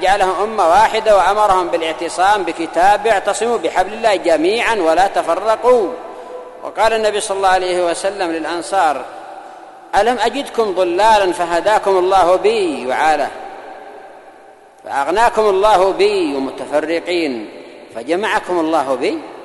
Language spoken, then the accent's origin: Arabic; Yemen; وفي بلادنا اليمن مرة قد لعبوا كرة في بعض الدول وفاز